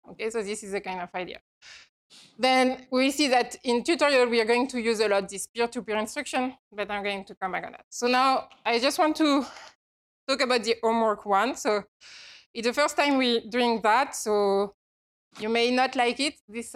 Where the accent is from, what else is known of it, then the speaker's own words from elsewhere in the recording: France; English is a second language; I come from France, and in Europe, I would say that it's not so much the case.